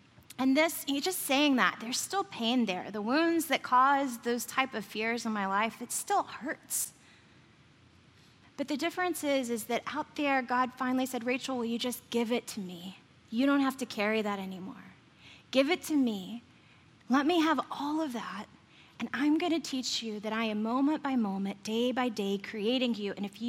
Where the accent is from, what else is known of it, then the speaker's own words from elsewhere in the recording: Texas, United States; So for me, growing up in East Texas, the forest is a sacred place.